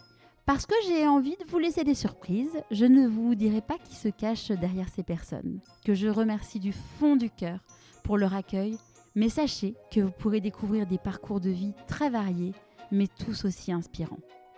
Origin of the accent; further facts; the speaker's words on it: Paris, Île-de-France, France; je suis parisienne et marseillaise de cœur. J'ai 36 ans et suis l'heureuse maman de deux enfants.